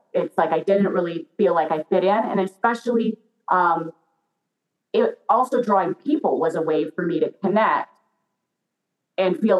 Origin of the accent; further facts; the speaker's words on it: Iowa, United States; now in Los Angeles, United States; It's been my guiding light since I grew up in Iowa in the middle of the United States. And been able to travel. I live in Los Angeles now